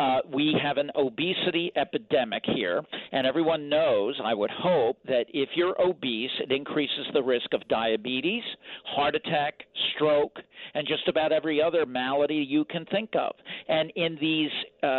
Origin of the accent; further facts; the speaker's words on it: Philadelphia, Pennsylvania, United States; Well, I'm from Philadelphia. We already have a soda tax